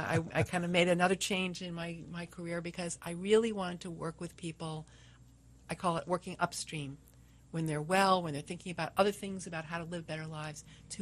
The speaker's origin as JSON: {"language": "English", "town": "Long Island", "region": "New York", "country": "United States", "said": "I'm originally from Long Island in New York."}